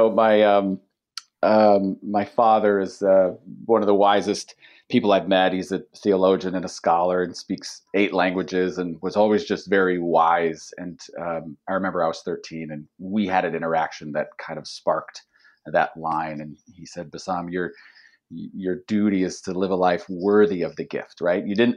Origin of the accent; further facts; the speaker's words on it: United States; I know that too, as I grew up in the States. You know, my parents came from lesser means